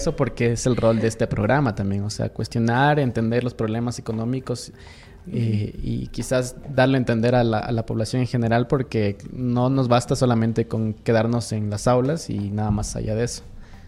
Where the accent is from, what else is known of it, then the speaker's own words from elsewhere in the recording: Ecuador; es algo que lo hemos normalizado como ecuatorianos y es lamentable.